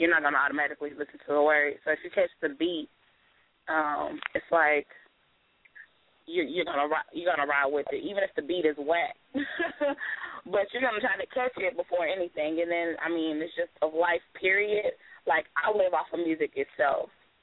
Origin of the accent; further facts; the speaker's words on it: Greenville, Texas, United States; I'm from Greenville, Texas. It is, well, from Dallas. It's probably like 35 miles on I-30. It's itty bitty town.